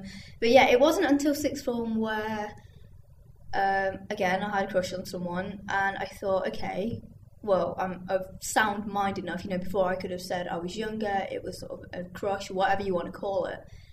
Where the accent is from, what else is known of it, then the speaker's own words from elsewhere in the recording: Nottingham, East Midlands, United Kingdom; I'm originally from Nottingham, so I haven't come too far off. My parents were born in Pakistan, I was born in England. At the moment, I'm living on campus